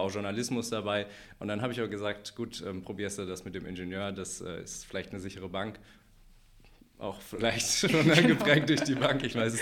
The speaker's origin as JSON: {"language": "German", "region": "Hesse", "country": "Germany", "said": "ich bin 29 Jahre alt. Ich komme ursprünglich aus Hessen, habe hier in zuerst Düsseldorf mein Maschinenbaustudium im Bachelor und jetzt den Master sozusagen in Wuppertal hier absolviert"}